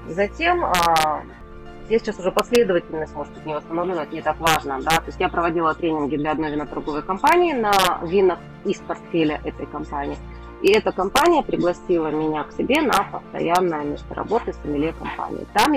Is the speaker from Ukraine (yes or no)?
no; Kazakhstan; то есть просто казахстанцы, и это тоже еще определяет отношение, наверное, людей, кто родился здесь, у кого родители здесь родились